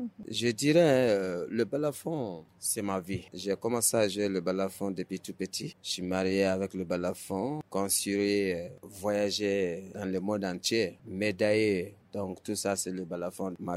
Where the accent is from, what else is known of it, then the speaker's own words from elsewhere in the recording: Nebadoukou, Sikasso, Mali; Neba, c'est mon village natal.